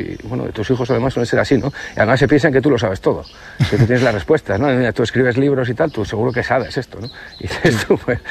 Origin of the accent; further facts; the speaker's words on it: Basque Country, Spain; lo primero que se me ocurrió como buen vasco es el tema de la comida